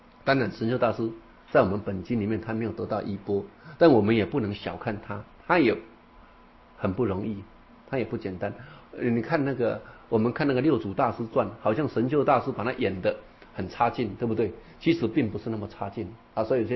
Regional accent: Taiwan; 我们台湾话叫头大面树空，

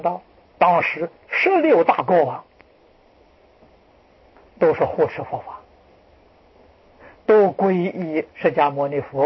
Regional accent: China; 去过什么我们中国人讲乞丐的生活

